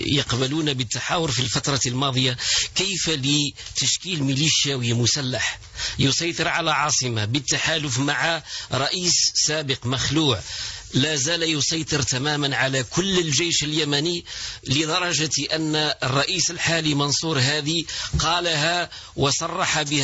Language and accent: Arabic; Algeria; نحن كنا جميعا كجزائريين نتمنى أن يسود منطق الحوار